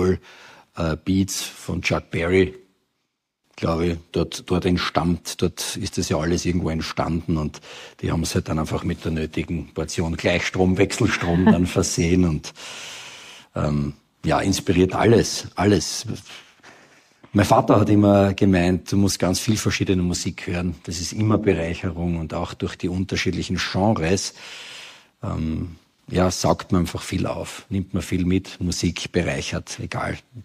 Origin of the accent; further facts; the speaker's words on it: Austria; accent: Austrian dialect; auf den Spuren dieser alten Rockstars mit dem roten Faden halt meiner Mundart und dieser österreichischen Geschichten